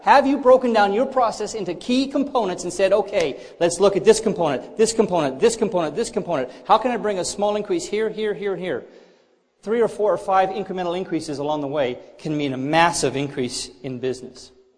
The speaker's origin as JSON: {"language": "English", "country": "Canada", "lives_now": "United States", "said": "I moved to this country. Couldn't speak a lick of English. Well, at least my wife didn't think I did very well. I'm from Canada, but she had to learn me how to talk Southern."}